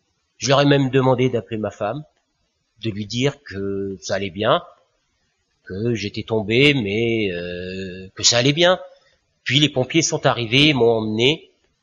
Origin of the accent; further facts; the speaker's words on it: Marseille, Provence-Alpes-Côte d'Azur, France; born there; also born or lived in Alsace, France; je suis né à Marseille dans une famille catholique. J'ai atterri dans les années 76 en Alsace.